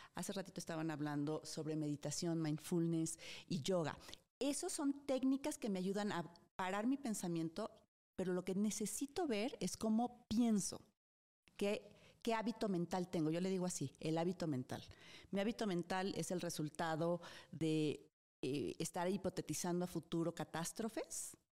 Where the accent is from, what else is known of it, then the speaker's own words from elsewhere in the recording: Guadalajara, Jalisco, Mexico; Pero si yo te hablo de un limoncito, yo soy de Guadalajara, ¿no?